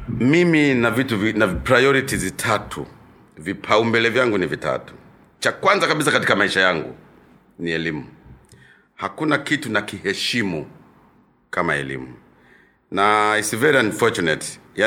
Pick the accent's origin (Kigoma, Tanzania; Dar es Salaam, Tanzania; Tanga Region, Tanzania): Kigoma, Tanzania; Kasulu; born there; also born or lived in Shinyanga; Kule Kasulu, mjini pale, ndipo nilipozaliwa mimi. Na wilaya hiyo ya Kasulu, mkoa wa Kigoma. Kwa hiyo baada ya masomo ya primary na secondary, Shinyanga